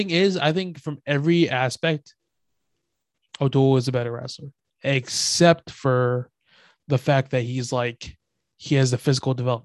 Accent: New Jersey, United States; I'm from New Jersey. I want to pick Griffith

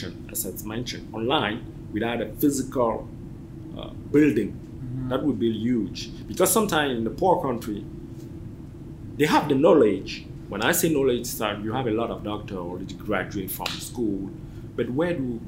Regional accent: Cameroon; born there; You know, I come from Africa. I was born in Cameroon

